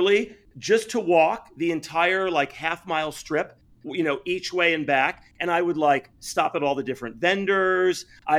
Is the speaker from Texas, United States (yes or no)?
no; Chicago, Illinois, United States; now in Los Angeles, United States; when I meet people both here in Los Angeles and worldwide, and I tell them I'm from Chicago